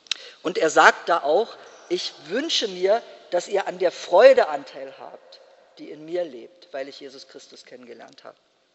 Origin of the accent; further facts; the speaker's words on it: Brandenburg, Germany; können wir nicht nächstes Jahr in meiner Heimat, wo es auf den Dörfern fast keine Gottesdienstbesucher mehr gibt, etwas machen zusammen